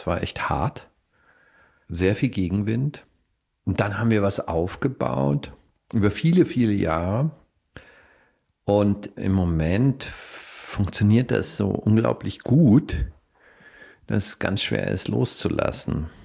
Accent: Bavaria, Germany; born or raised there

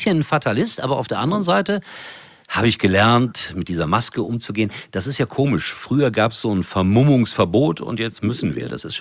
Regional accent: Germany; Dafür sind wir Deutsche.

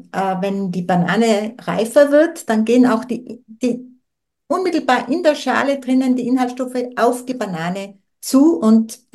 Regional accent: Tyrol, Austria; Ich weiß das von ein paar Biobauern bei uns in Tirol.

